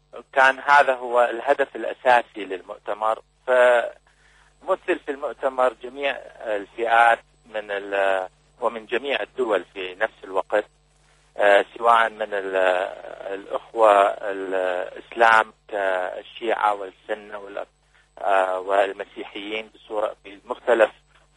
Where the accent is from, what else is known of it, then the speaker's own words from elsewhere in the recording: Baghdad, Baghdad Governorate, Iraq; born there; أنا من مواليد بغداد في العراق